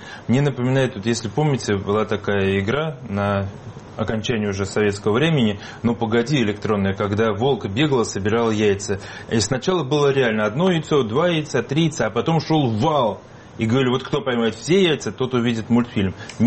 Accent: Saint Petersburg, Russia; now in Moscow, Russia; почему я, петербуржец, работающий в Москве, не еду в Хабаровск?

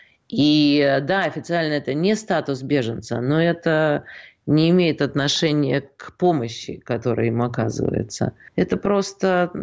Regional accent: Moscow, Russia; я вообще из Москвы.

